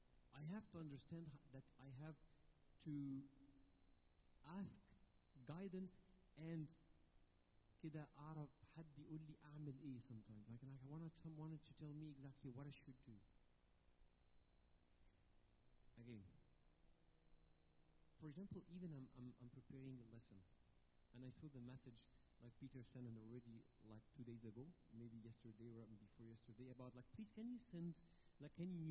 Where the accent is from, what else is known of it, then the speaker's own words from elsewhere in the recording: Alexandria, Alexandria Governorate, Egypt; I'm from Alexandria, so I'm so proud